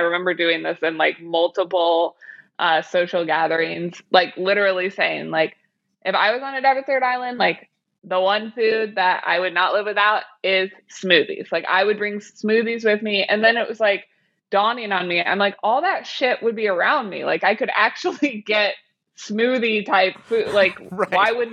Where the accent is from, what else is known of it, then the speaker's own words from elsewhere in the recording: Kansas City, Missouri, United States; And even that, so I'm from Kansas City, Missouri. And as I've gotten older, I've accepted both Kansas and Missouri and both Kansas cities.